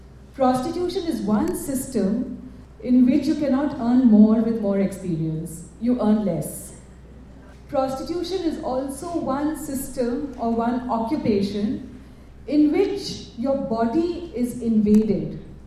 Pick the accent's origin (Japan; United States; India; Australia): India; I'm from India